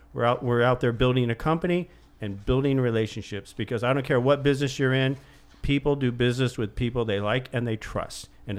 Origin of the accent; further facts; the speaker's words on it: California, United States; I'm from South Orange County.